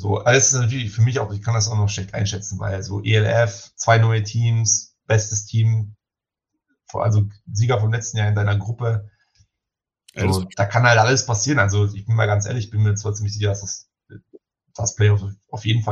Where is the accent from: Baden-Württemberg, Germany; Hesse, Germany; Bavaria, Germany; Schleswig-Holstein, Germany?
Bavaria, Germany; Munich; weil so München jetzt schon so meine Heimatstadt ist